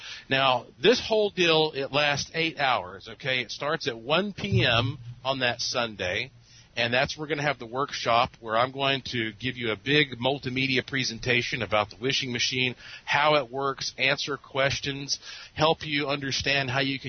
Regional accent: Asheville, North Carolina, United States; since it's happening there in Asheville, my hometown.

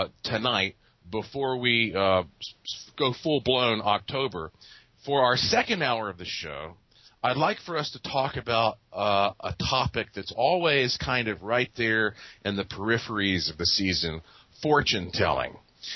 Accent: Asheville, North Carolina, United States; Of course, I was born and raised in Asheville.

